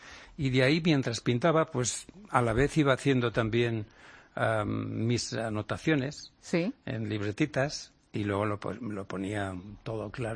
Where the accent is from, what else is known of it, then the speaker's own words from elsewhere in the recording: Burgos, Castile and León, Spain; Yo soy de Burgos, sí.